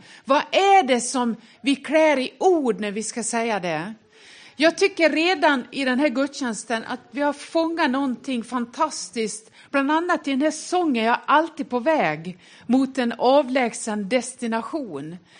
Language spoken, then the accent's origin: Swedish; Dalarna County, Sweden; Och ändå så pratar jag väldigt försvenskat nu. Mina syskon och släktingar uppe i Dalarna, de tycker att jag har blivit väldigt försvenskad i mitt uttal. Så det har jag nog.